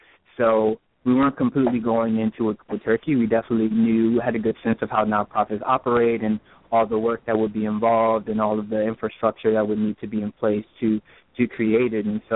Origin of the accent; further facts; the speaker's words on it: Norfolk, Virginia, United States; moved away as an adult; now in Boston, United States; I'm originally from Norfolk, Virginia. I grew up there all my life, and then ended up going to college in Northern Virginia.